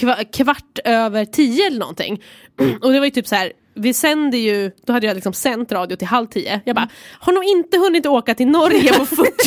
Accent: Stockholm, Stockholm County, Sweden; Men jag är från Stockholm.

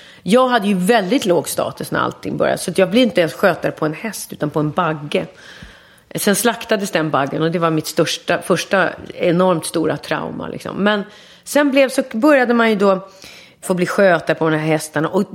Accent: Västerås, Västmanland County, Sweden; började jag med min barndom i Västerås när mina föräldrar jobbade på teatern där

